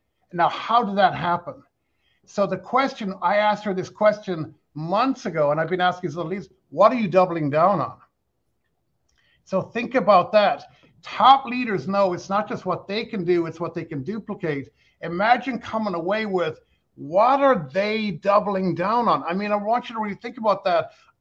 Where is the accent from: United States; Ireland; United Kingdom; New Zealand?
Ireland; A golfer, I'm not a golfer, even though I'm Irish.